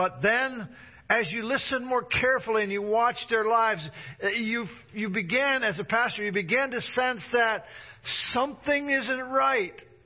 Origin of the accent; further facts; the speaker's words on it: Independence, Missouri, United States; born there; I was born in Independence, Missouri.